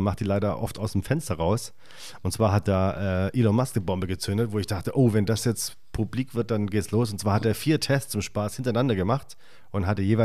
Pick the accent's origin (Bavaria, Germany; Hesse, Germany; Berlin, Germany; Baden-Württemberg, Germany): Baden-Württemberg, Germany; Stuttgart; Ich komme aus Stuttgart